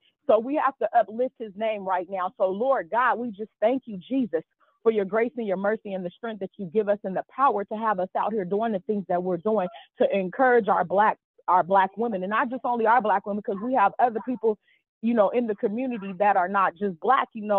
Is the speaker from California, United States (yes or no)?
yes; Stockton, California, United States; And we are from Stockton, California.